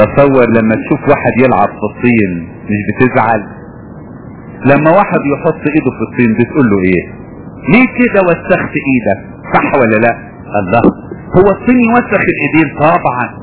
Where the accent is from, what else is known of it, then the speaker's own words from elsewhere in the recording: Upper Egypt, Egypt; انا فاكر عندنا في الصعيد، هي مش نكتة لكن ده حصل حقيقي، راجل عندنا في الصعيد زمان وانا كنت صغير